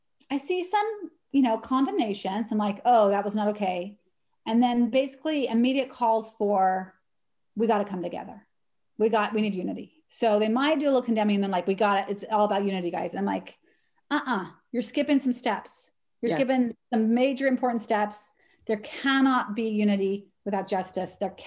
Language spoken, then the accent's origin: English; St. George, Utah, United States; I remember growing up, I grew up in St. George, Utah, and it's very desert.